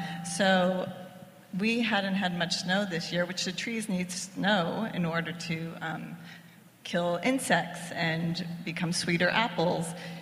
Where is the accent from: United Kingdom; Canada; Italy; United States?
Italy; We're both from Italy